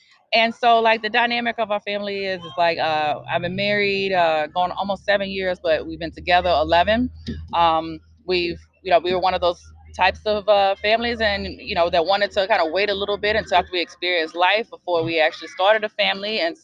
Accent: Leavenworth, Kansas, United States; also born or lived in Junction City; I'm originally from Kansas, and we just traveled.

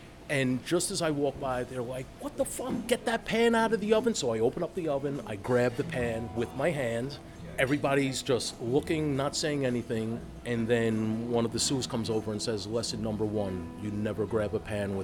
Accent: Bayonne, New Jersey, United States; I was born in Jersey City. New Jersey. This was in Bayonne.

